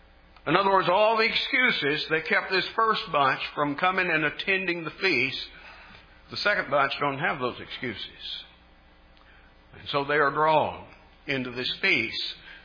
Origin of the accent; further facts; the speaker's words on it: Texas, United States; When we rented land, typically on cotton farm back where I grew up in Texas